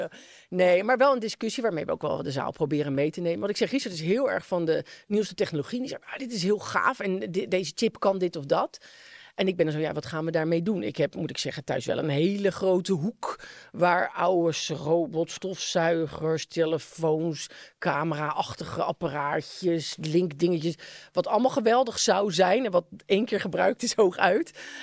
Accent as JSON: {"language": "Dutch", "town": "Wassenaar", "region": "South Holland", "country": "Netherlands", "said": "Ik kom zelf uit Wassenaar."}